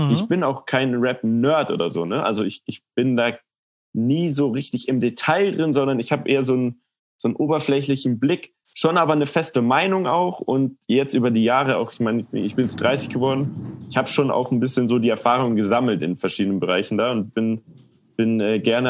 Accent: Munich, Bavaria, Germany; ich bin in München aufgewachsen

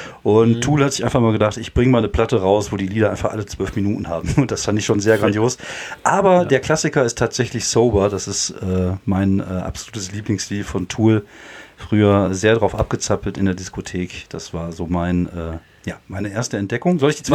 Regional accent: Wuppertal, North Rhine-Westphalia, Germany; Also ich komme ja aus Wuppertal.

